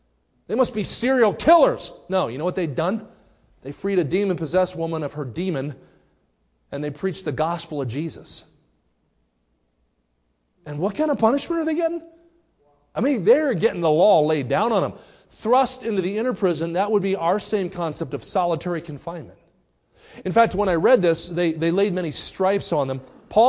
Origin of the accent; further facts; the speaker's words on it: New Jersey, United States; I grew up near Philadelphia in New Jersey, and I always think of colonial America.